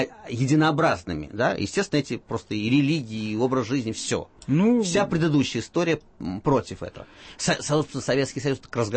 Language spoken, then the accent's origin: Russian; Saulkrasti, Saulkrasti Municipality, Latvia; я детство провел в Сулкрастах, да, под Ригой.